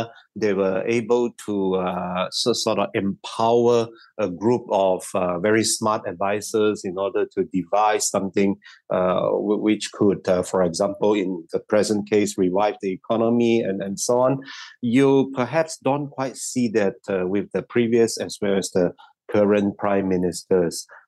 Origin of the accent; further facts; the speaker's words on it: Sabah, Malaysia; I grew up in Sabah having all these blackouts very frequently.